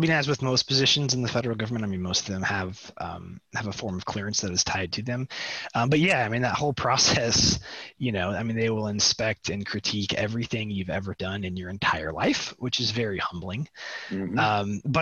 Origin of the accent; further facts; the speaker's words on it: Kansas, United States; here I am from Western Kansas.